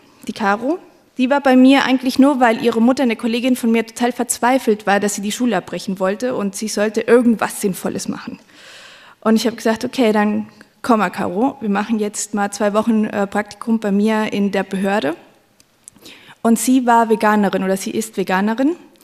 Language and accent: German; Mainz, Rhineland-Palatinate, Germany; also ich komme aus Mainz und in Mainz setzt man sich auch mal in der Kneipe neben den anderen, man babbelt